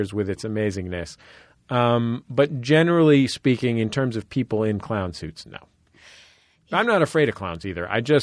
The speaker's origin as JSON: {"language": "English", "town": "San Francisco", "region": "California", "country": "United States", "tie": "born or raised there", "said": "San Francisco."}